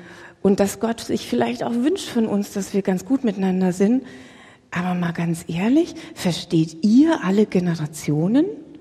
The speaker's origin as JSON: {"language": "German", "region": "Bavaria", "country": "Germany", "said": "ich komme aus der Nähe von Würzburg"}